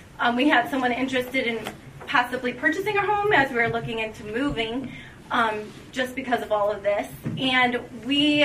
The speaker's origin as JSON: {"language": "English", "town": "Greendale", "region": "Wisconsin", "country": "United States", "tie": "born or raised there", "said": "My husband grew up in Franklin. I grew up in Greendale. We love this area"}